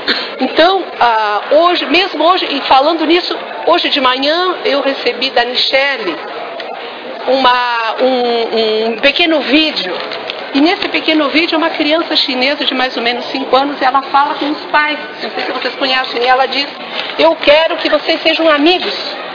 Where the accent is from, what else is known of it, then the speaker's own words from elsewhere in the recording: Rio Grande do Sul, Brazil; born there; o local onde eu nasci, ao sopé de uma montanha na Serra Gaúcha